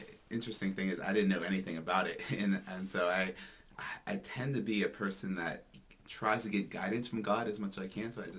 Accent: Pittsburgh, Pennsylvania, United States; I'm from Pittsburgh originally.

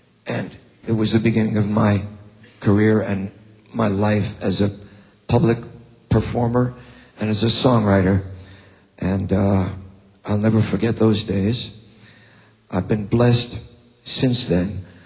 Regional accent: Brooklyn, New York, United States; I'm a kid from Brooklyn, New York. I never thought I'd get out of Brooklyn. I'm very provincial. I didn't get out of Brooklyn until I went to see a Broadway show when I was 16 years old.

